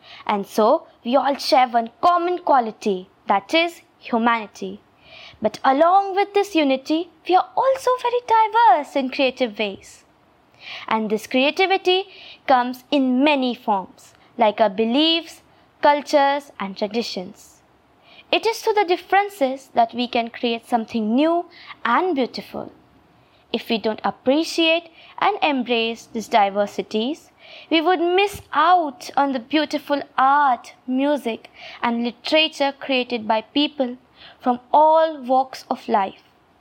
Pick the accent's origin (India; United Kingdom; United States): India; from India